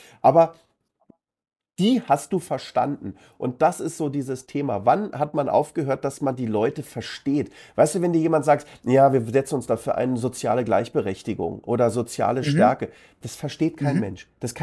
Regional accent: Berlin, Germany; meine ganze Familie kommt ja übrigens aus Hamburg, ja. Ich bin der einzige Berliner. Sogar mein Bruder ist in Hamburg geboren

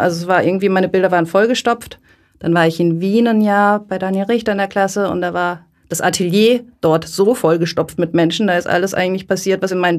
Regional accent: Lörrach, Baden-Württemberg, Germany; Ich bin in der Nähe von Basel in Lörrach groß geworden.

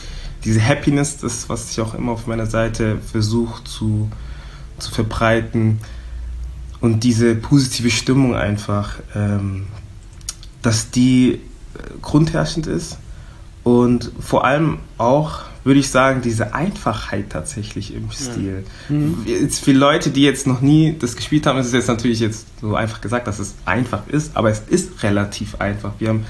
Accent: Southern Germany, Germany; now in Berlin, Germany; 25 Jahre jung, geboren und aufgewachsen in Süddeutschland, aber lebe seit ein paar Jahren in Berlin. Was aber eben heute wichtig sein wird, ist, dass meine Wurzeln in Angola und Kongo liegen.

